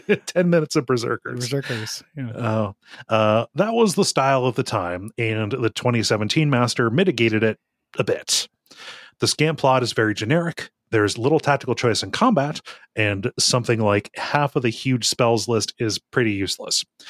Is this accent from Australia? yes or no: yes; Australia; Between that, being Australian, and happenstance, my formative game experience wasn't with Nintendo or Sega, but home computers and early PCs.